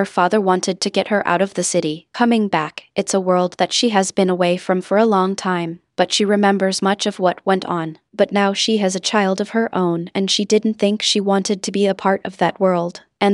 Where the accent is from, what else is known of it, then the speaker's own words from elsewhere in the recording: Las Vegas, Nevada, United States; well, I grew up in Las Vegas and we were talking about growing up there in the 90s when it was still kind of a frontier town with a lot of crime.